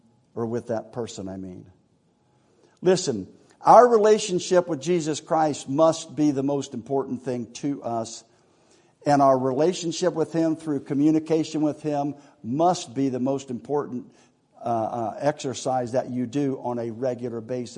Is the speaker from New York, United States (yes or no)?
no; Ohio, United States; I'm from Ohio. I talk fast. You know what a Buckeye is, right?